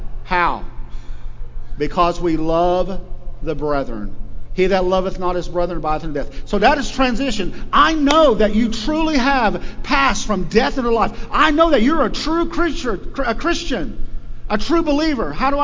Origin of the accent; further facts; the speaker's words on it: Okarchee, Oklahoma, United States; because the stereotype of Native American Indian growing up in Okarchee, Oklahoma, was all the Indians they're good for nothing